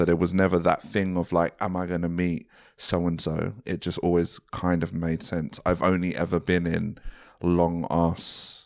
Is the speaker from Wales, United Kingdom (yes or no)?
no; Croydon, London, United Kingdom; I'm from Croydon